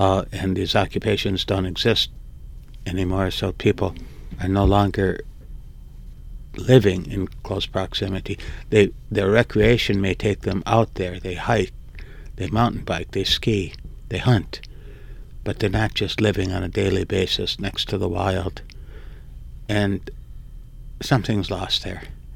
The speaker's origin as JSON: {"language": "English", "town": "Detroit", "region": "Michigan", "country": "United States", "said": "even though I'm from Detroit, I spent my summers in the UP in a remote farm."}